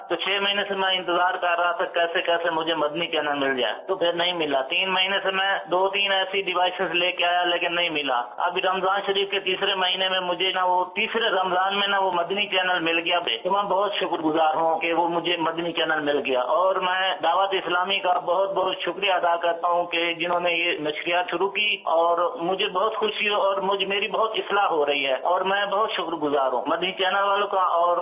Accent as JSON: {"language": "Urdu", "country": "Pakistan", "lives_now": "Erbil, Iraq", "said": "میں پاکستان کا رہنے والا ہوں اور میں عراق سے بات کر رہا ہوں, کردستان کے علاقہ اربیل سے. 2 سال سے میں یہاں پہ آیا ہوں"}